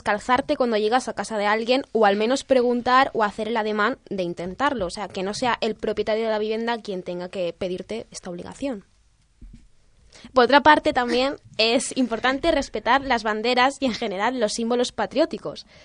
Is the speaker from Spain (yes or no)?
yes; Spain; y más siendo un exótico extranjero, como somos siempre los españoles